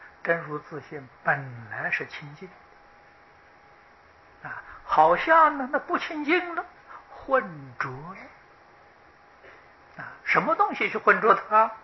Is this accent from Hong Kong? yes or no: no; Taiwan; 我们台湾人财布施啊，是这个世界第一位啊